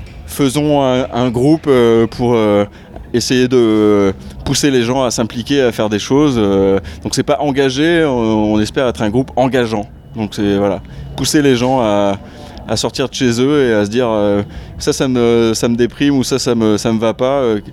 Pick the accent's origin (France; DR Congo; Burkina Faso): France; Arras, Hauts-de-France; Alors oui, on est du Riez, donc l'arrière-gare arrageoise.